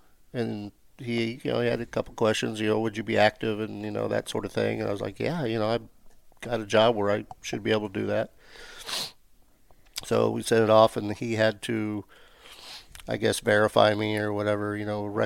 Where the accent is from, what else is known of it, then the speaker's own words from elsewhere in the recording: Jefferson City, Missouri, United States; I'm from Jefferson City, Missouri area.